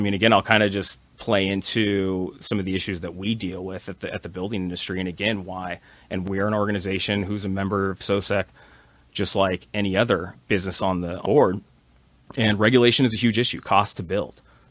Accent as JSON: {"language": "English", "region": "California", "country": "United States", "tie": "born or raised there", "said": "I grew up in this area. I grew up in South Orange County."}